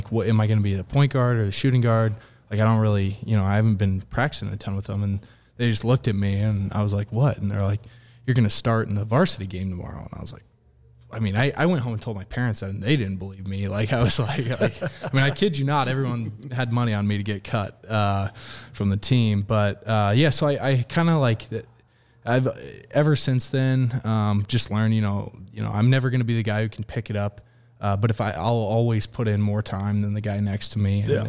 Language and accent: English; Omaha, Nebraska, United States; So, I'm from originally Omaha, Nebraska. Grew up around there